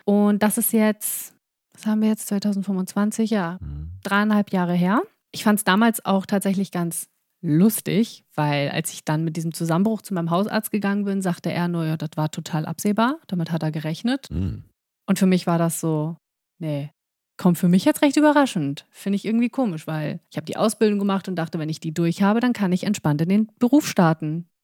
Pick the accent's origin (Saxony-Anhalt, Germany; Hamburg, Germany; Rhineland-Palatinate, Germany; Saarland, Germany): Hamburg, Germany; born there; Ich bin 30 Jahre alt. Ich bin gebürtige Hamburgerin